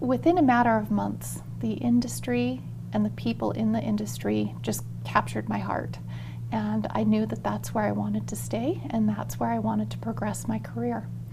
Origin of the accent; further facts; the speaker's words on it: Ely, Minnesota, United States; I moved away from Ely after I graduated, went to college, and then pursued some other career opportunities. But Ely kept calling my name.